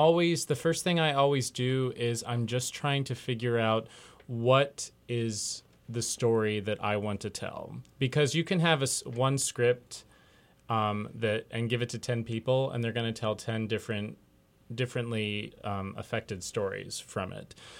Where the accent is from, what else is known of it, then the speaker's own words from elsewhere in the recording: North Carolina, United States; I did not grow up here. I grew up in North Carolina.